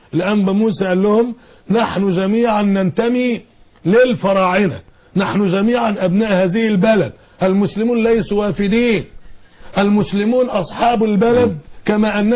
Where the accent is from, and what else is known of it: Egypt